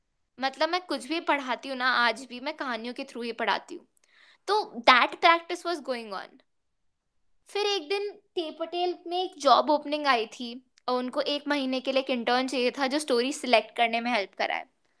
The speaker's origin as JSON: {"language": "Hindi", "town": "Jaipur", "region": "Rajasthan", "country": "India", "said": "और मैं भी जयपुर से हूँ तो मैं भी जयपुर आ रही थी दिवाली ब्रेक के लिए"}